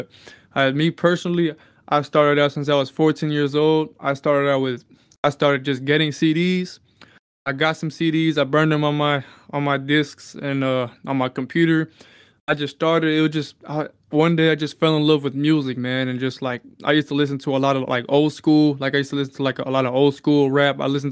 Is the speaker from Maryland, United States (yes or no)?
no; Hemet, California, United States; I'm from Southern California. I'm originally from this little place called Hemet, California.